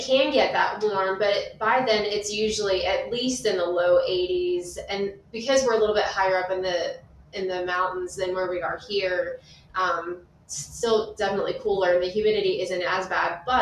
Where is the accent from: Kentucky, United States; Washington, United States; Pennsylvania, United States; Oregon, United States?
Pennsylvania, United States; moved away; I mean, I'm from Pennsylvania originally and you couldn't pay me to move back up there at any time of the year, but especially right now.